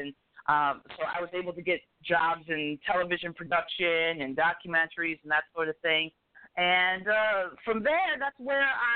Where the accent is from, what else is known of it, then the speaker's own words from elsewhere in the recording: Akron, Ohio, United States; now in Miami, United States; I am based in Miami, Florida. I am a comedian. A writer, entertainer. I grew up in Ohio, in Akron, Ohio, what? Land of LeBron James.